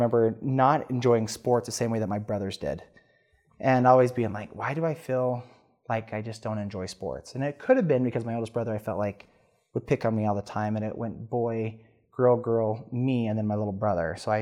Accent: Spanish Fork, Utah, United States; But I grew up in Spanish Fork, had a great family, grew up in a very religious Mormon upbringing.

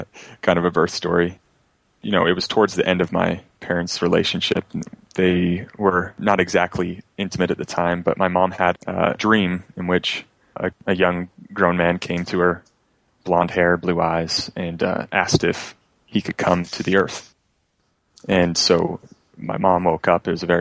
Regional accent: Utah, United States; born there; We started out in Utah. I was born in Utah. Mormons for generations, I guess.

